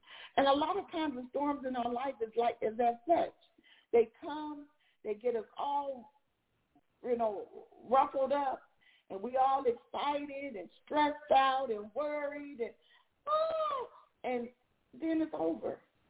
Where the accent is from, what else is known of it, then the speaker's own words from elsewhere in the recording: California, United States; also born or lived in Tulsa, Oklahoma; Now, we're from California, and I did live in Oklahoma, Tulsa